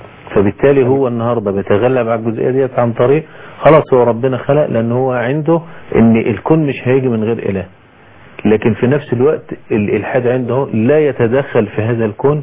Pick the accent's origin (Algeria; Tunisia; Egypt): Egypt; لكن ممكن احنا عندنا في مصر مثلا